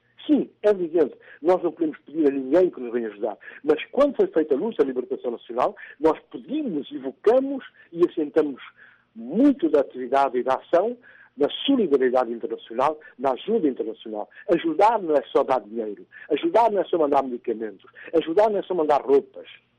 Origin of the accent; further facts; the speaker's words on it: Guinea-Bissau; Nós continuamos a ter, por exemplo, na Guiné-Bissau, na minha terra, situações dramáticas na área da saúde.